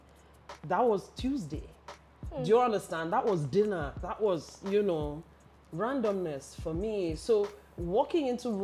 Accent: Lagos, Nigeria; Oh, of course, I grew up in Lagos.

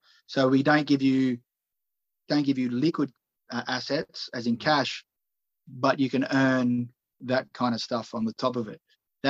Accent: Australia; having dog in the fight because I'm Australian.

